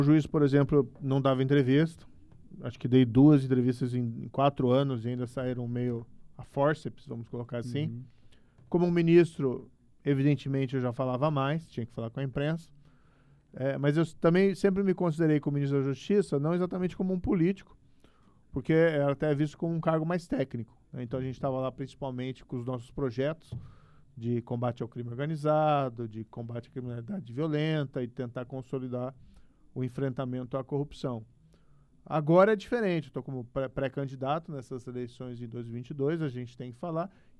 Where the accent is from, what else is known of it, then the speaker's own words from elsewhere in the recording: Maringá, Paraná, Brazil; aqui é a minha terra, nasci aqui, eu nasci em Maringá. Meus pais, aliás, são pontagrossenses, são aqui de Ponta Grossa. Constituí família aqui